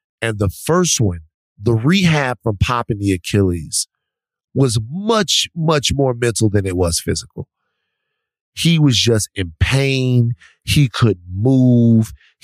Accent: Baton Rouge, Louisiana, United States; a guy from Baton Rouge, my hometown.

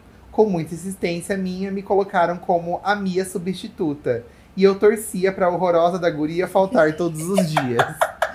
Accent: Recife, Pernambuco, Brazil; Observação, sou de Recife, Pernambuco, um calor insuportável.

